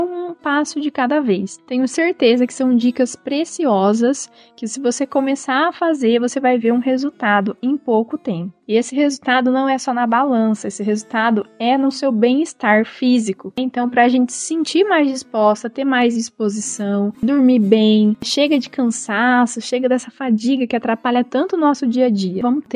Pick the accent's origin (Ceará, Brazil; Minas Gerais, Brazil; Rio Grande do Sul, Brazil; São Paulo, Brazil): São Paulo, Brazil; Auriflama; atendo também em Auriflama, que é minha cidade natal.